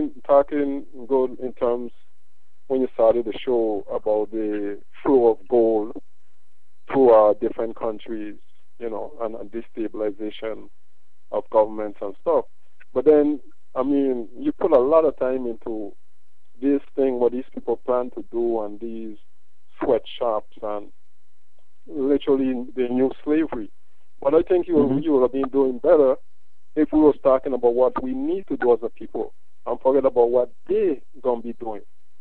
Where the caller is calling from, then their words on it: U.S. Virgin Islands; Yeah, this is a Caribbean man. I'm calling from the Virgin Islands.